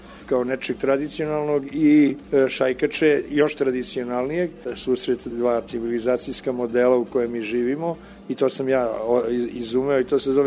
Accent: Užice, Šumadija and Western Serbia, Serbia; born there; ja sam rođen u Užicu. Narod tamo kaže odakle si? Od Užica.

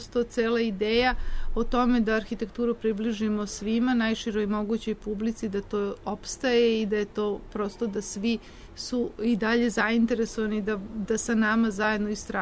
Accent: Belgrade, Serbia; Ja sam Beograđanin.

